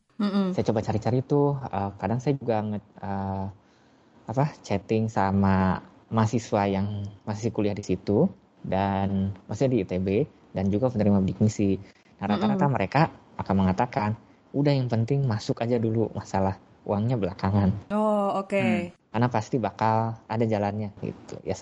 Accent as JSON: {"language": "Indonesian", "town": "Bandung", "region": "West Java", "country": "Indonesia", "tie": "born or raised there", "moved": "as an adult", "said": "Oke, jadi saya orang asli Bandung, saya tidak pernah pindah dari kota Bandung seumur hidup, kecuali sekarang."}